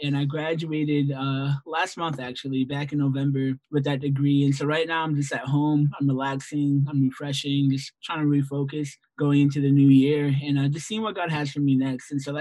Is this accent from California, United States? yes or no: no; East Hartford, Connecticut, United States; I'm 28 years old and I'm originally from East Hartford, Connecticut.